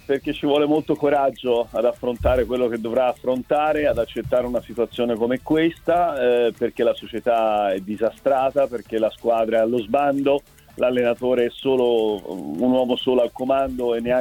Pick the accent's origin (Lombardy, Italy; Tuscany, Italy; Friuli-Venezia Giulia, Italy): Tuscany, Italy; Florence; da fiorentino mi vergogno a vedere questa roba